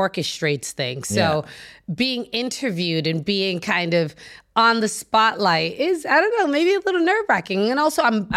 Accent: Newton, Massachusetts, United States; I am from a city called Newton, Massachusetts. I'm born and raised in the East Coast of the United States, through and through Bostonian.

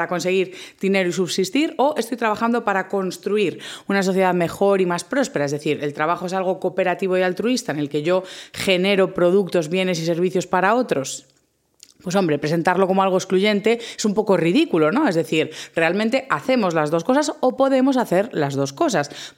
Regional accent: A Coruña, Galicia, Spain; yo soy del norte, soy de Galicia, a Coruña, y aquí pues somos bastante irónicos, tenemos bastante retranca que se conoce

